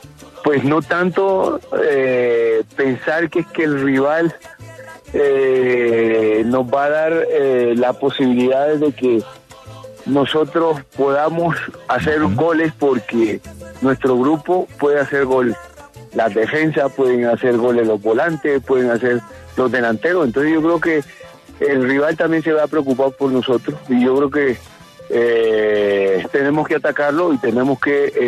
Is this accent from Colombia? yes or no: yes; Colombia; primero como colombiano, me siento bien que Colombia llegue a una instancia esta de finales.